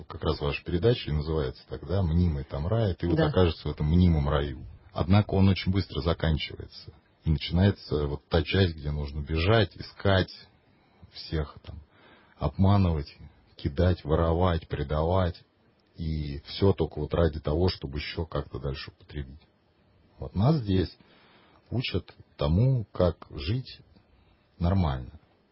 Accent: Moscow, Russia; Я родился в Москве, я жил всю жизнь в Москве.

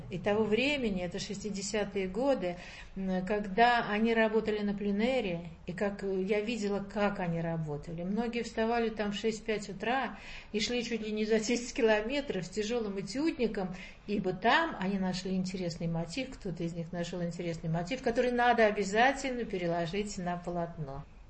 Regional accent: Moscow, Russia; now in Saint Petersburg, Russia; На самом деле я москвичка, но я приехала, Московский университет закончила, здесь кандидатскую диссертацию защитила.

